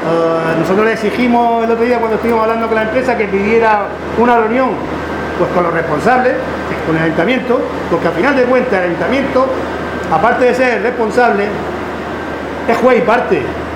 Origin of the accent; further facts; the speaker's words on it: Cartagena, Region of Murcia, Spain; Los tontos somos los cartageneros, que no lo creemos.